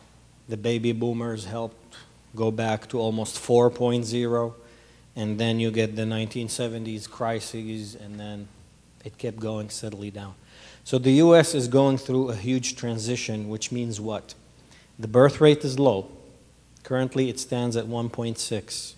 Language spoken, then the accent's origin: English; Kuwait; now in United States; I'm not a former Muslim, but that's where I was raised, in a predominantly Muslim society. I was born in Kuwait. I'm originally Palestinian, but I'm an American citizen now too